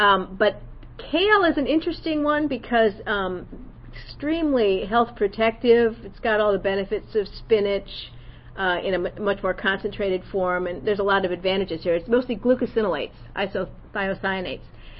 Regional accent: North Carolina, United States; So we're from North Carolina, so we focused on North Carolina crops.

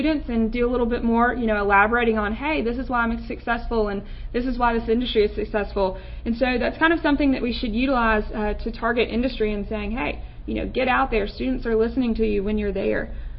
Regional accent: Southeast, United States; knowing that I'm from the Southeast as well.

